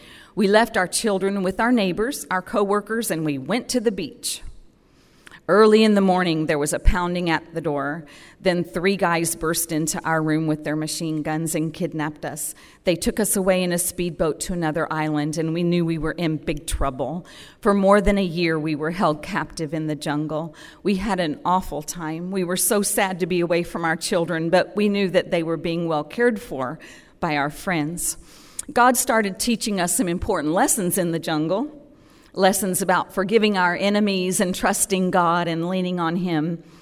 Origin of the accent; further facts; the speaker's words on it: United States; I grew up in America.